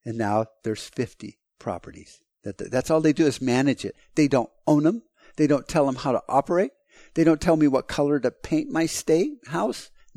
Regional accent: United States; I'm an American. This is my country, and I know how it was set up.

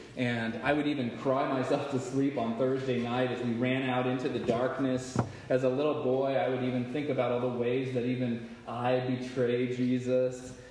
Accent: Houston, Texas, United States; moved away; Growing up in Houston, Texas. Anybody from Texas here? I grew up in Houston. Anybody ever been to Houston? What a lovely place. I left. I went to California.

